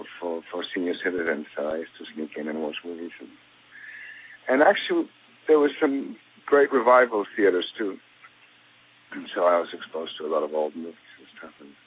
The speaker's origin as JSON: {"language": "English", "country": "Poland", "said": "I come from Poland"}